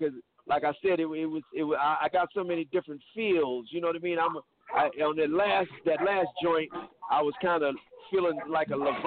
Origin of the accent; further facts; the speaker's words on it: Detroit, Michigan, United States; I was, you know, just growing up in the Detroit area, you know, had to be, you know, kind of exciting because it was so much talent around you, you know.